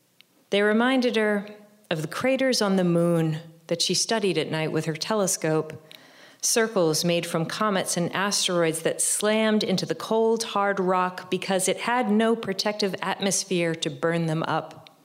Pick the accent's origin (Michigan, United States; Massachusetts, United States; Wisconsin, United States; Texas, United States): Massachusetts, United States; Salem; I grew up nearby in Salem, where the witches are from. And it explains a lot about my writing, actually, that I'm from Salem.